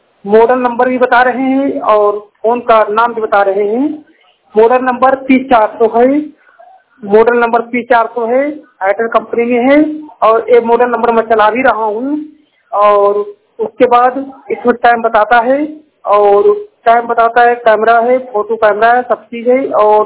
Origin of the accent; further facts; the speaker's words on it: Uttar Pradesh, India; मैं यूपी जिला रायबरेली का रहने वाला हूँ।